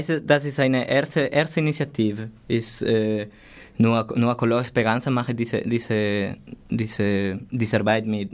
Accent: Peru; German is a second language; now in Freiburg, Germany; ich komme natürlich aus Peru auch.

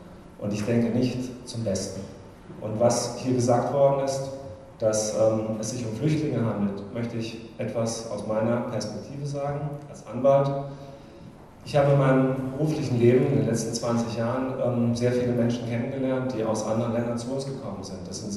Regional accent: Freiburg, Baden-Württemberg, Germany; Ich bin in Freiburg zur Welt gekommen, genauso wie meine Kinder. Ich bin hier in Landwasser im Kindergarten gegangen.

